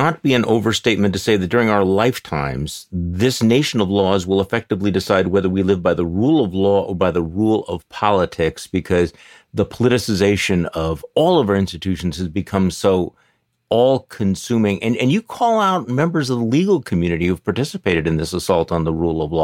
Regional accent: Wisconsin, United States; what's going on here in my home state of Wisconsin

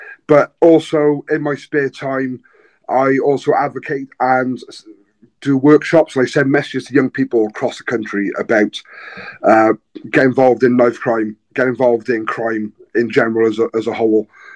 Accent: Newport, Wales, United Kingdom; Yeah, I grew up in Newport. A small working town in Wales. It's now a city.

